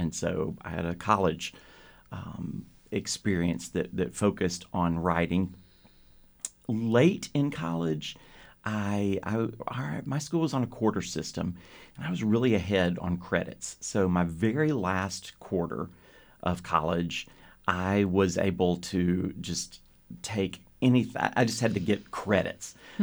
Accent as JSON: {"language": "English", "town": "Memphis", "region": "Tennessee", "country": "United States", "tie": "born or raised there", "also_born_or_lived": "Little Rock / Montgomery", "said": "I was born in Little Rock, lived in Montgomery for a little while, but primarily grew up in Memphis."}